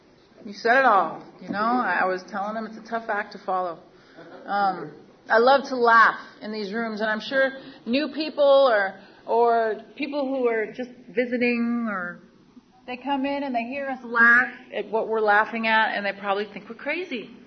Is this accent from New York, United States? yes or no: no; Seattle, Washington, United States; I grew up in Seattle, Washington, from a single mother